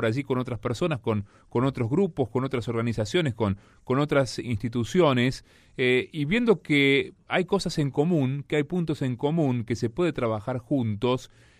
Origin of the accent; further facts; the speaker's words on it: Argentina; como argentinos, por ejemplo, pensando, ¿no?, en este contexto de país que tenemos.